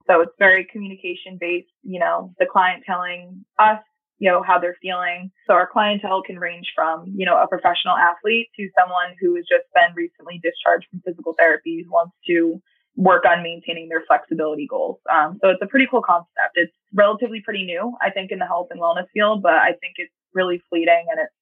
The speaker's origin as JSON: {"language": "English", "town": "Cape Cod", "region": "Massachusetts", "country": "United States", "tie": "born or raised there", "lives_now": "Boston, United States", "said": "Yeah, so I actually grew up in Cape Cod, Massachusetts. I grew up in Barnesville, graduated from Barnesville High School in 2014."}